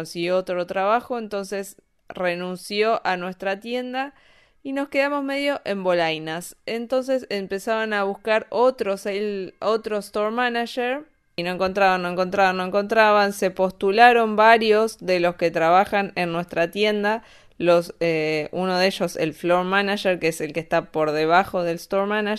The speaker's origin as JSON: {"language": "Spanish", "country": "Argentina", "said": "yo soy de Argentina, tengo las cosas más claras, me desenvolví en el mundo de otra forma."}